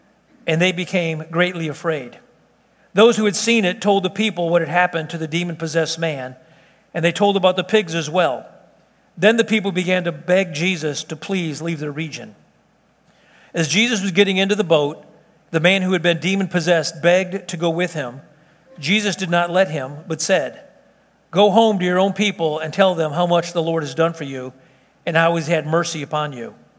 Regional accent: Texas, United States; I go all over the world. People, where are you from? Texas. United States? I always like to say, well, currently.

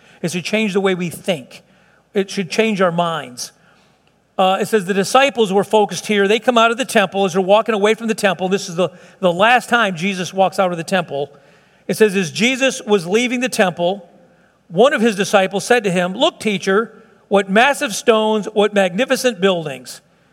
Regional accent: Chicago, Illinois, United States; I grew up in South Chicago. There was no phones.

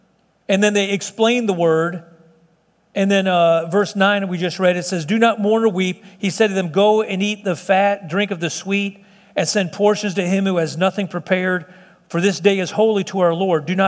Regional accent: Illinois, United States; We grew up together up in Illinois.

